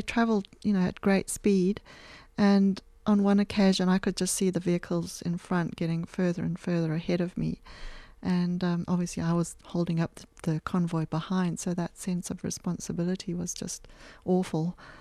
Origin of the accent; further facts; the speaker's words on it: Zimbabwe; that's the other side of growing up in Zimbabwe, is that people really cared about each other